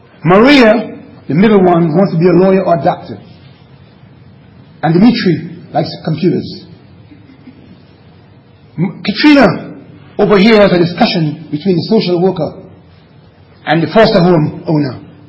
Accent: Trinidad, Trinidad & Tobago; It's a proverb that I heard as a little boy growing up in Trinidad.

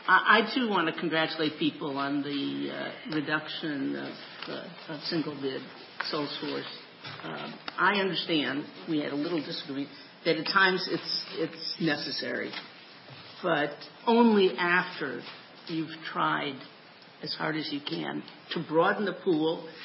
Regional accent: California, United States; I came from California to college 54 years ago.

